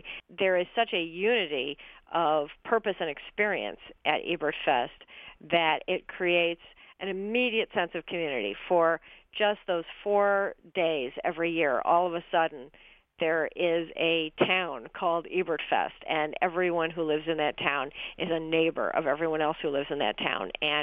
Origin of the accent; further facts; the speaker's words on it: Chicago, Illinois, United States; also born or lived in Glencoe; I grew up in Chicago and the northern suburb. I lived in Glencoe